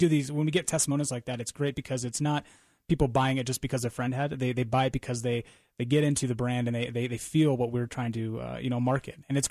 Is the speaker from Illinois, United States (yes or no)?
yes; Illinois, United States; Well, you know, luckily, I grew up in Illinois, and Maui Jim's distribution and lab was right down the road.